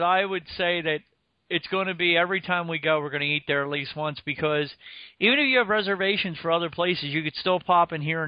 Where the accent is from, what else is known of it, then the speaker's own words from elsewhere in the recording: New Jersey, United States; I'm from Jersey.